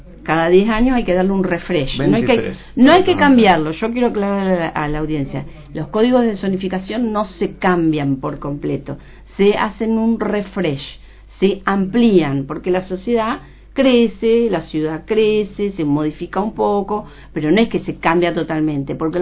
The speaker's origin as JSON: {"language": "Spanish", "town": "Lobos", "region": "Buenos Aires Province", "country": "Argentina", "tie": "born there", "said": "Porque soy convencida del Partido de Lobos. Lo amo, nací acá."}